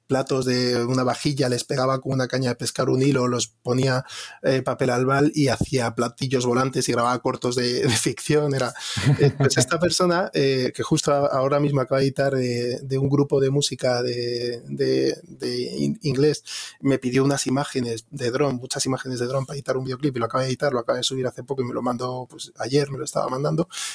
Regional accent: Madrid, Community of Madrid, Spain; born there; nací aquí, o sea, nací en Madrid, pero sí que mi familia, o parte de mi familia, mi madre es de Canarias, por eso me pusieron el nombre canario

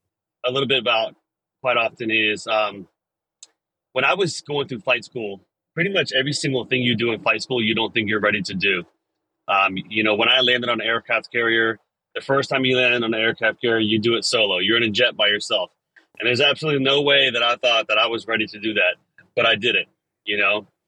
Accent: Beaufort, South Carolina, United States; But I grew up in Beaufort, South Carolina. You may have heard of it. I grew up right next to Parris Island, about a mile away.

